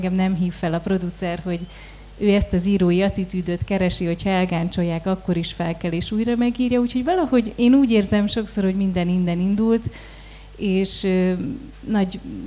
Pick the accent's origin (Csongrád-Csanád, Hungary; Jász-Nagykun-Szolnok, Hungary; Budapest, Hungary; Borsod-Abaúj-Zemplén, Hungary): Jász-Nagykun-Szolnok, Hungary; Tiszaföldvár; born there; Én is Szolnok megyei szerző vagyok, Tiszaföldváron születtem